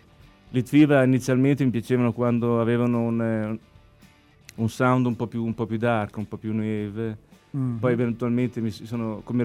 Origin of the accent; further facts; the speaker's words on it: Milan, Lombardy, Italy; born there; A Milano, io sono nato a Milano, comunque ce ne sono parecchie